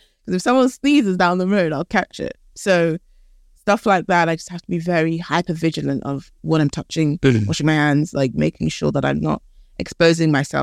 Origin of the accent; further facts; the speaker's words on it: London, United Kingdom; No, I grew up here in London. I've grown up a few places, actually. Lived in Canada for a bit, Philadelphia in America, and in Ghana, all for like not more than 8 months at a time